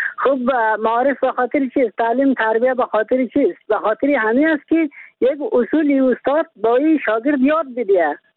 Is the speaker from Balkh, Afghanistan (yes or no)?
yes; Mazar-i-Sharif, Balkh, Afghanistan; از مزار شریف هستم.